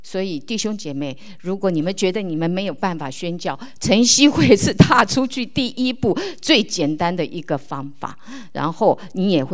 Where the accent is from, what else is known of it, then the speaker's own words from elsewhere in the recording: China; 然后也对我们中国人来说，家里有吸毒的孩子，父母是羞于此口的。